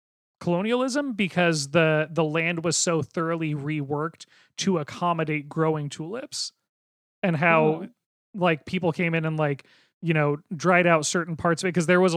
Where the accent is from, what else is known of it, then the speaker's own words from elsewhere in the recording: Pacific Northwest, United States; I grew up on Coast Salish land in the Pacific Northwest.